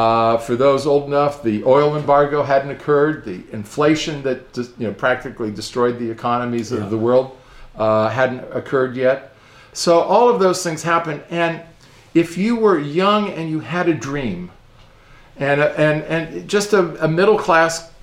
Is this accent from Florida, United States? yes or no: no; Santa Monica, California, United States; Well, I grew up in Santa Monica.